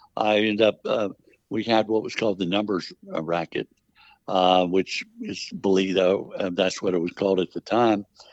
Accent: Miami, Florida, United States; I was born in Miami, Florida.

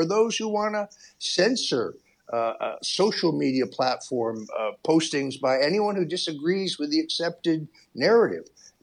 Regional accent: Connecticut, United States; Connecticut.

